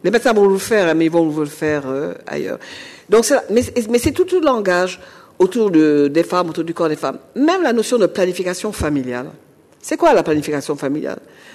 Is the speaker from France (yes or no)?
no; Senegal; Moi, mon identité culturelle, elle est multiple. Hein. Je suis africaine, je suis sénégalaise, je suis musulmane